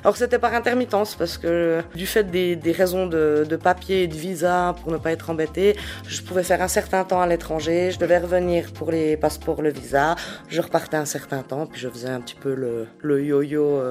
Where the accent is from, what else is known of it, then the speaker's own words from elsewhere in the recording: Neuchâtel, Switzerland; Je suis de Neuchâtel au départ, mais j'ai beaucoup voyagé.